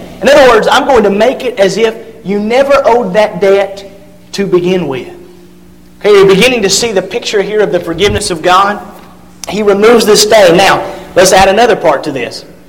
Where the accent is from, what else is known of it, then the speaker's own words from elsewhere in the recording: Georgia, United States; I was born and raised in Northwest Georgia. Always been a Braves fan